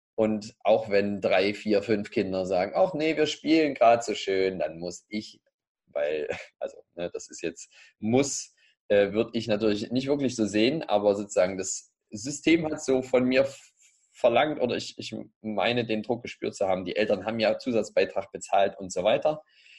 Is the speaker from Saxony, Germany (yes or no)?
yes; Leipzig, Saxony, Germany; Ich komme aus Leipzig, meine Frau auch.